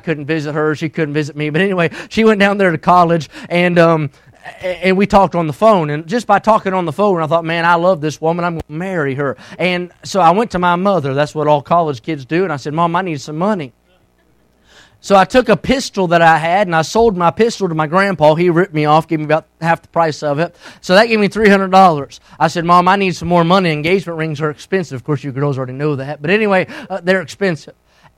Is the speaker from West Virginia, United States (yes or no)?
yes; West Virginia, United States; So I got camouflage duct tape because I was from West Virginia.